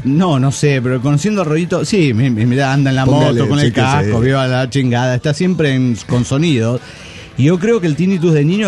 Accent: Turmero, Aragua, Venezuela; now in Santa Cruz de la Sierra, Bolivia; de Turmero, Venezuela. Ahora en Santa Cruz de la Sierra, Bolivia.

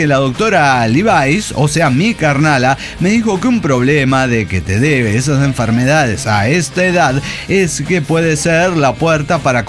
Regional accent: Querétaro, Mexico; Saludos, queridos amigos … de Querétaro.

